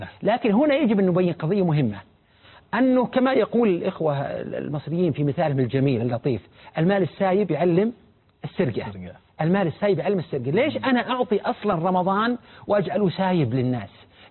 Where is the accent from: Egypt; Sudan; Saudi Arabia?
Saudi Arabia; ما جرى في الكويت وما جرى عندنا في السعودية